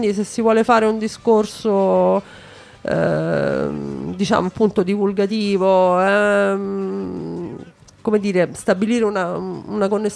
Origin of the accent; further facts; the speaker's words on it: Rome, Lazio, Italy; io sono di Roma, per cui sono cresciuta in mezzo a queste edicole.